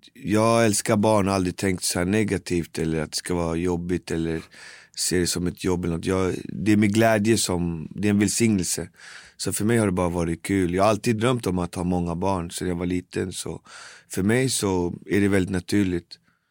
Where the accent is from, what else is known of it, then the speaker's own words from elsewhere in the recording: Botkyrka, Stockholm County, Sweden; jag är född, fostrad, uppvuxen i Albino och Botkyrka. Jag har mamma som är svenska och en pappa från karibiska Venezuela. Och jag är 46 år, har 6 barn